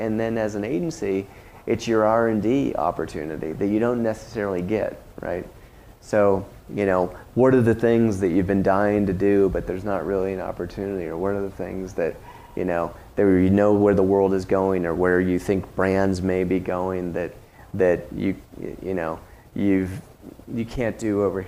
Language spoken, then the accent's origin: English; Florida, United States; See, I grew up in Florida, too.